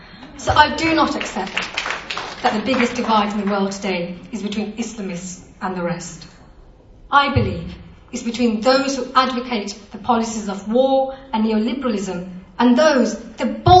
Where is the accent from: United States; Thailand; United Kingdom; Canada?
United Kingdom; My interest as a British person, as a woman, as a mom, is to make sure that we all live in a secure and safe world.